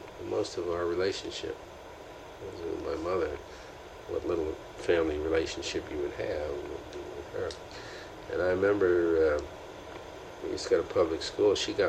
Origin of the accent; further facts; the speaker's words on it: New York City, New York, United States; I was born in Meadowlands, but I was moved to New York when I was just a baby.